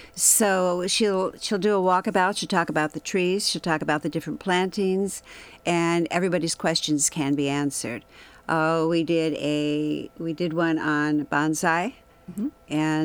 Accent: Alaska, United States; So coming here 15 years ago, I had not really understood preservation because I'm from Alaska.

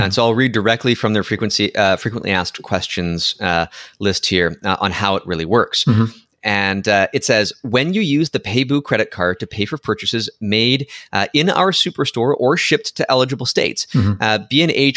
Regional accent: Canada; that's not going to change for me here as a Canadian, because I can't get one of these cards

